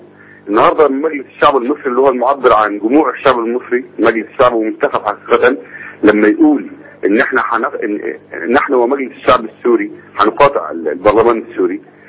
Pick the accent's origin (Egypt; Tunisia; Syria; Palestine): Egypt; وهذا أمر يعبر عننا نحن كمصريين